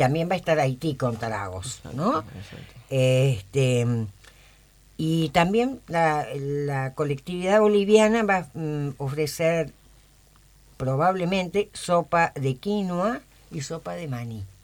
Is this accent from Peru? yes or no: no; Córdoba, Argentina; yo, que vengo de Córdoba